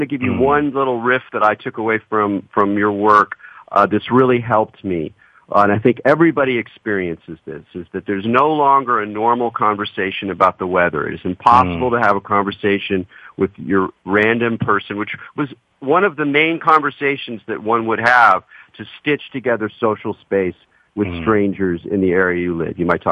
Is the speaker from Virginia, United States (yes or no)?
no; California, United States; Like speaking as a Californian, I know that droughts, dryness is common historically to this area.